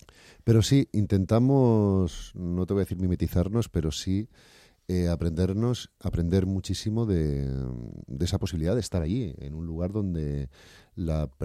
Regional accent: Canary Islands, Spain; Yo de hecho nací en una isla, yo soy de Tenerife, mi familia es de allí, aunque vivo muchos años en el País Vasco y bueno, a pesar de que llevo muchos años y que me siento vasco, sí que echo de menos mi tierra natal

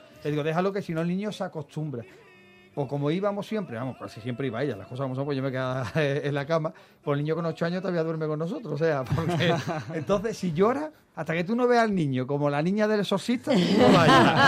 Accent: Jerez, Andalusia, Spain; now in Madrid, Spain; soy muy enamorado de Madrid, amo mi tierra, Andalucía, Jerez, pero ya a Madrid le debo el 99% de lo que soy.

